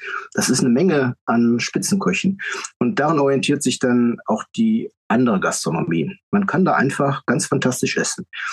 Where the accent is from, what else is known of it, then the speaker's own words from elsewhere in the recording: Düsseldorf, North Rhine-Westphalia, Germany; now in Hahn, Germany; Ich bin geborener Düsseldorfer, also städtisches Umfeld gewohnt. Und nach Hahn bin ich ja Liebe wegen gezogen.